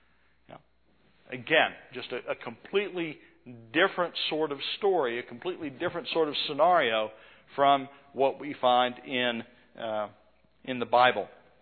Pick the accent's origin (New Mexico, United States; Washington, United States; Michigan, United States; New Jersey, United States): New Mexico, United States; I grew up in New Mexico.